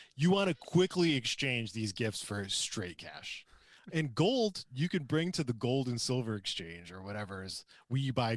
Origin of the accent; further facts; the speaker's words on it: Traverse City, Michigan, United States; I'm from Traverse City, and I don't know anything about fruit trees.